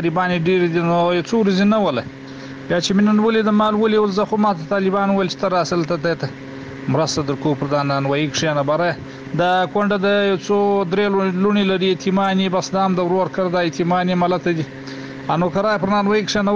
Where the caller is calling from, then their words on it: Kandahar, Afghanistan; زه دلته په کندهار کې اوسېږم،